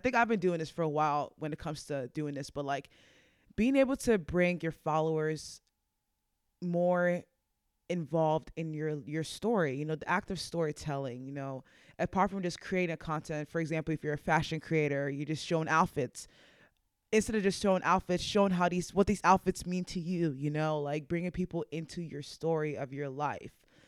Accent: Nigeria; is I'm a Nigerian woman. I just love my culture. I love my food. I love my dances.

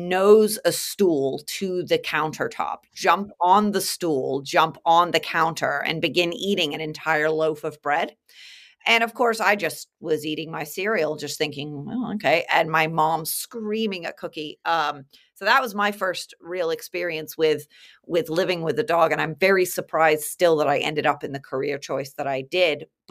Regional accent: England, United Kingdom; So we grew up in England, and she went to this English hunting kennel

